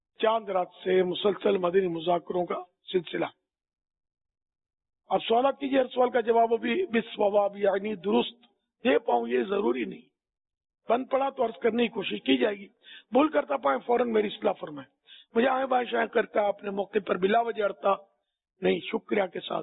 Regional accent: Karachi, Sindh, Pakistan; born there; تو 50 کی پیدائش ہے میری. تو یہ پاکستان میں کراچی میں, پاکستان کے دل کراچی, واقع دل ہے یہ, مدینے سے بھی قریب ہے یہ, تو اس میں میری پیدائش ہے. تو یوں میں تو اصلاً نسلاً پاکستانی ہوا

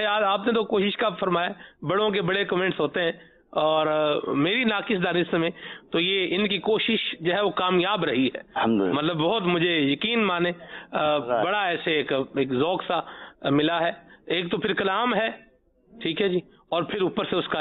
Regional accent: Larkana, Sindh, Pakistan; اور میں لاڑکانہ سے ہوں

